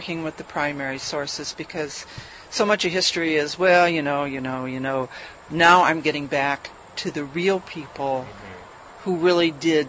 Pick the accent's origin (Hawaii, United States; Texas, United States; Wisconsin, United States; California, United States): Wisconsin, United States; Prairie du Chien; Okay, I was born and raised in Prairie du Chien.